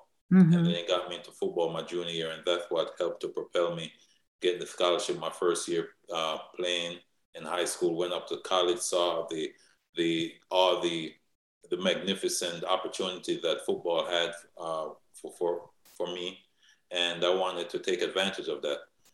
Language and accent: English; Freeport, New York, United States; My father used to fly down from New York because I grew up in Freeport, Long Island, and all my family lived there as well.